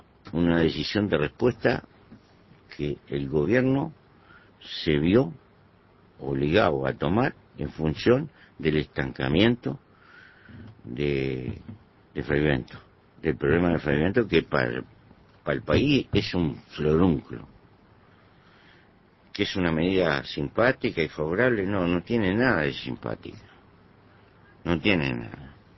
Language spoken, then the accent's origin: Spanish; Uruguay; como uruguayo tengo que tener esa política.